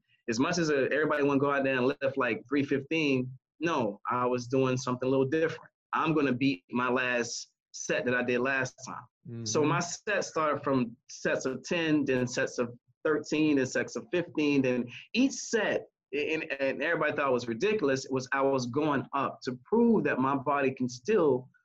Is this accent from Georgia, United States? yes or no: yes; Savannah, Georgia, United States; I'm from Savannah, Georgia, man. That's a football town.